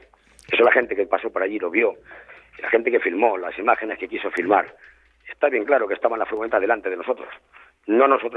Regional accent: Andalusia, Spain; yo como andaluz que soy

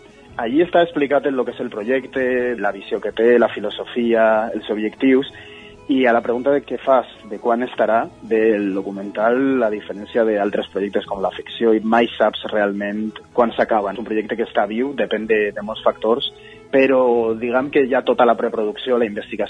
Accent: Valencian Community, Spain; reflexionar sobre qui som els valencians, què volem ser

